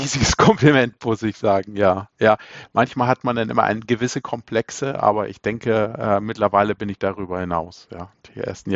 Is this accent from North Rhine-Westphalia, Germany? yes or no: no; Hamburg, Germany; Ich bin verheiratet, habe 2 Söhne, 11 und 14 Jahre und bin ursprünglich aus Hamburg.